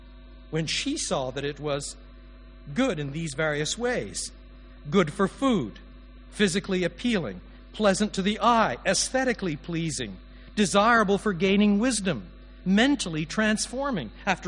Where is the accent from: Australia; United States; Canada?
Canada; Montreal, Quebec; in Montreal, which was the city where I was brought up. I'm a Canadian.